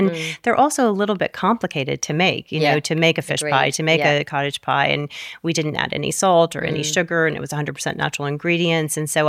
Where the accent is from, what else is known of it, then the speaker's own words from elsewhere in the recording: United States; so I'm obviously American, but very English recipes.